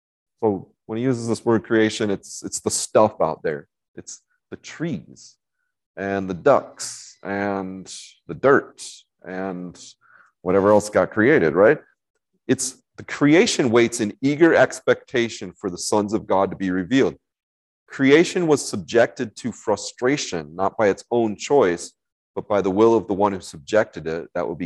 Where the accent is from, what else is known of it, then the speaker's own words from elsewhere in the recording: Ellendale, North Dakota, United States; I drove up from Ellendale. I'm from Ellendale, if you didn't know that.